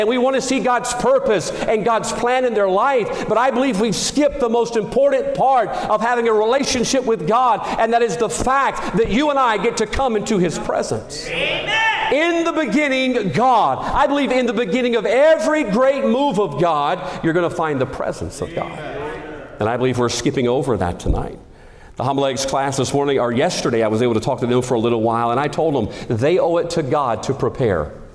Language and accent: English; Mississippi, United States; born there; I know Mississippi. I was born in Mississippi. I pastor in the city that I was born in.